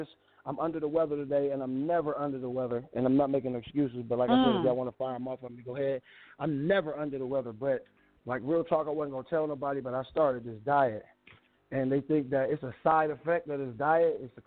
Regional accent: Queensbridge, New York, United States; I'm from Queensbridge, the 41st side of things, son.

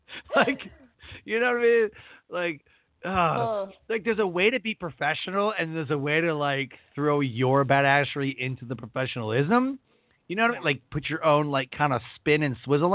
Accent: Michigan, United States; She's from Michigan, or I'm from Michigan.

